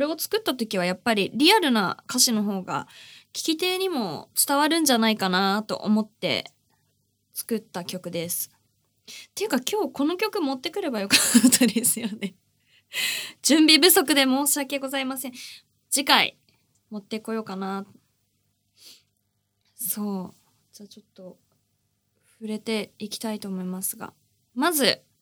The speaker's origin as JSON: {"language": "Japanese", "town": "Urawa", "region": "Saitama", "country": "Japan", "tie": "born or raised there", "said": "地元の埼玉市、旧浦和市のホールで働いていたことがあって"}